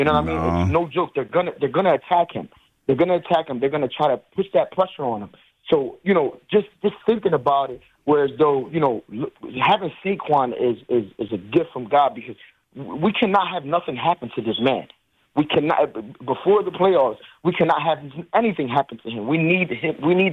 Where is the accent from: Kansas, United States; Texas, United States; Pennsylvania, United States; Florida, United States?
Pennsylvania, United States; Philadelphia; I mean, growing up in North Philadelphia, North Philly, I mean, whatever the way he's saying it, it makes perfect sense.